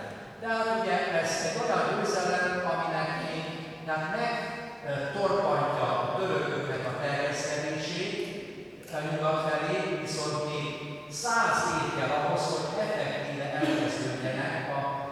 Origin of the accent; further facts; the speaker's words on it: Novi Sad, Vojvodina, Serbia; born there; az én szülővárosom Újvidék mellett